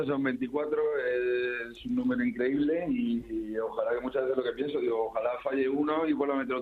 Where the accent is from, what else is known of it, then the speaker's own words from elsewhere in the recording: Madrid, Community of Madrid, Spain; como madrileño y como orgulloso de pertenecer al Getafe